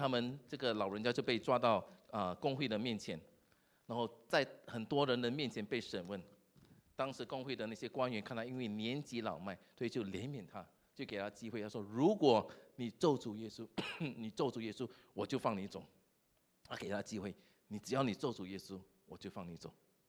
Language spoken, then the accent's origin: Chinese; Singapore; 这个对我们新加坡人很难啊。为什么呢？我们新加坡人什么都要准备到好好